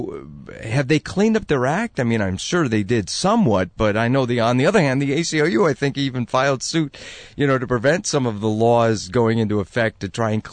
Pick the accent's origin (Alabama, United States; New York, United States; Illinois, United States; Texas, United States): Illinois, United States; Chicago; I lived, as I say, I'm from Chicago